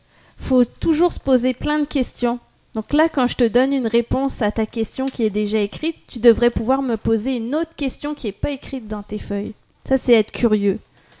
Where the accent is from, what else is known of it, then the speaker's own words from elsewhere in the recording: France; moved away as an adult; now in Quebec City, Canada; vous l'avez dit, j'habite à Québec, mais je suis française. Je suis pas née à Québec, je vis à Québec depuis 7 ans maintenant.